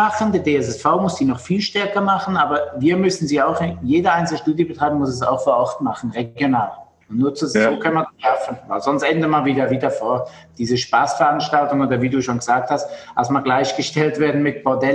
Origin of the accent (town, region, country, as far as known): Switzerland; moved away as an adult; now in Germany